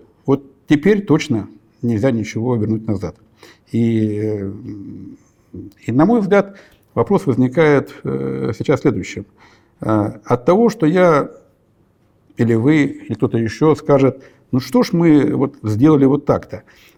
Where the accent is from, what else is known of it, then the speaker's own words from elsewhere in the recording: Belarus; я сам родом из Беларуси, и как многие белорусские дети в свое время